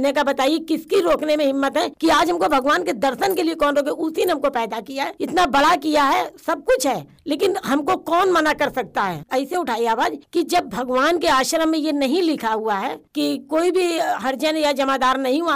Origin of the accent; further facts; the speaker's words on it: Kanpur, Uttar Pradesh, India; अपने बचपन में हम कानपुर में रहते थे और 8 तक मैंने पढ़ाई की।